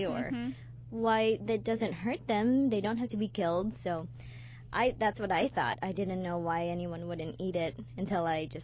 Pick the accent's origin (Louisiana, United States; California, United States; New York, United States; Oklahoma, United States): Louisiana, United States; since I grew up in Louisiana and they put animal products